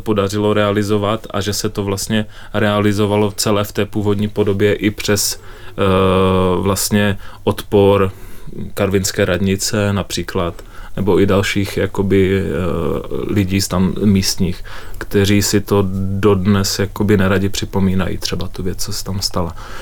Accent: Loučovice, South Bohemian Region, Czechia; pocházím z jižních Čech, z Loučovic.

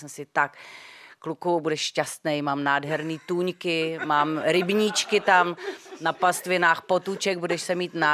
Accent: Prague, Czechia; já jsem typický staropražák, žiju teď na Malý Straně, narodila jsem se na Starém Městě

